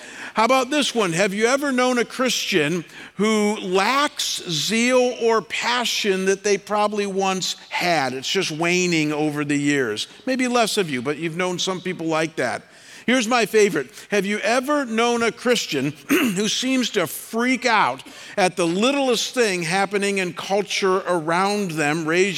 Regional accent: Cleveland, Ohio, United States; And as you guys know, I'm from Cleveland, and so I'd been looking forward to the game all day.

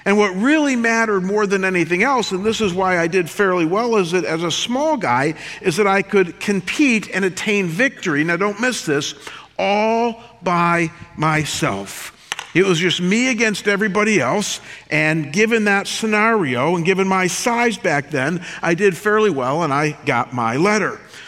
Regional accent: Ohio, United States; In my hometown, I grew up in a town of about 4,000 people outside of Cleveland, Ohio.

